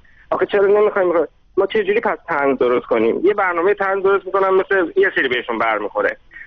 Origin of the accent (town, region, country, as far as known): Iran